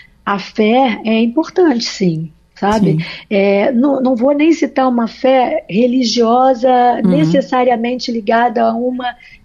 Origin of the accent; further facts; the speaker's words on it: Rio de Janeiro, Brazil; Olha, o meu telefone, eu sou do Rio